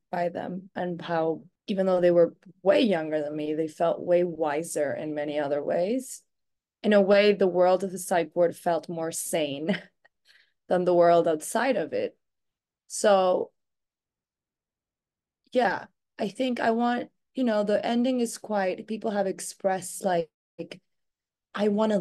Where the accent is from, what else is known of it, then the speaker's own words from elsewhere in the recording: Argentina; moved away as an adult; now in United States; I guess I am pretty new to the United States. I came from Argentina and went for school to go to Yale for acting. So that was like 2018. And I was sort of new to New York